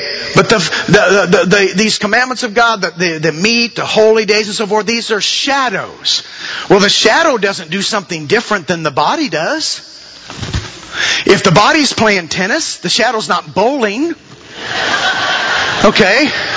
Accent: Missouri, United States; My father, I'm from Missouri, by the way. I'm from the Boot Hill area. Cape Girardeau, Jackson, everybody knew … you know.

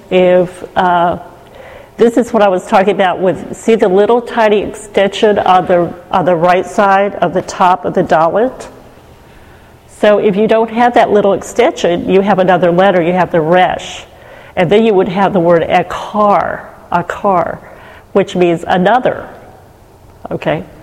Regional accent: Texas, United States; But us Texans, they give us a little freedom in Israel to say Adonai. They know we're from Texas or south somewhere.

